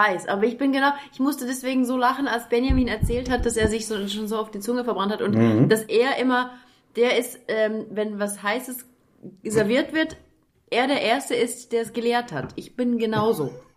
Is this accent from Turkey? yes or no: no; Switzerland; Wir sind Schweizer, wir entschuldigen uns generell.